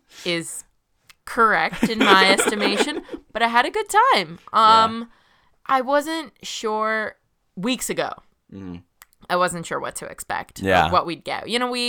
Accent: Boston, Massachusetts, United States; You know, this is gonna sound silly, but we're from the Northeast. We're from Boston.

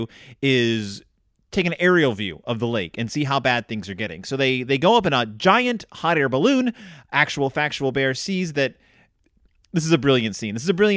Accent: Texas, United States; When I was a kid, I grew up in Texas, and there was this huge problem with littering on the freeways.

